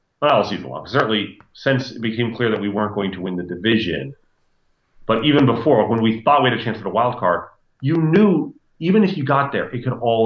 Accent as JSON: {"language": "English", "town": "Wichita", "region": "Kansas", "country": "United States", "tie": "born or raised there", "also_born_or_lived": "Baltimore / Detroit", "lives_now": "Chicago, United States", "said": "I mean, I never lived in Kansas City. I grew up in Wichita."}